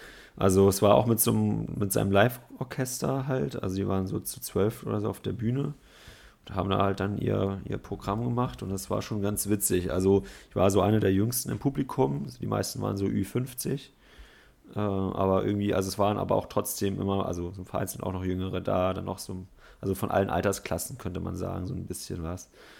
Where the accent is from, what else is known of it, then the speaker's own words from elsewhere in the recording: Berlin, Germany; was man halt so als Berliner macht